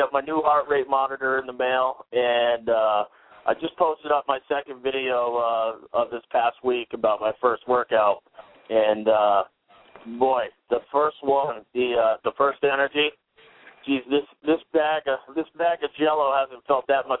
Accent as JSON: {"language": "English", "region": "Vermont", "country": "United States", "said": "I'm from Vermont."}